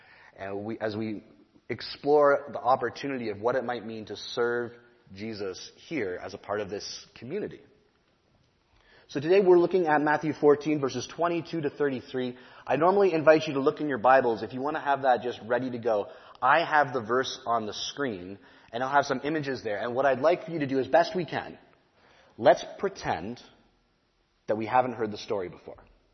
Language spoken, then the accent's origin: English; Burlington, Ontario, Canada; now in Nebraska, United States; I am from Burlington, Ontario, a very small city of about 180,000 people, which would be the third largest city in Nebraska.